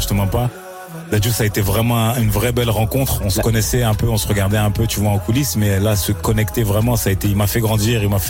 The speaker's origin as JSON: {"language": "French", "country": "Cameroon", "said": "c'est en allant vraiment chez moi au Cameroun"}